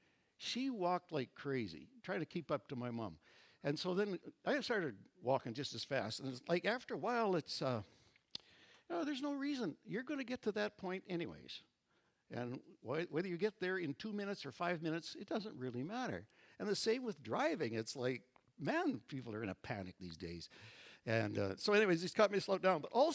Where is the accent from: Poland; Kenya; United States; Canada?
Canada; Edmonton, Alberta; being born and raised in Edmonton, we had a number of relatives in Vancouver.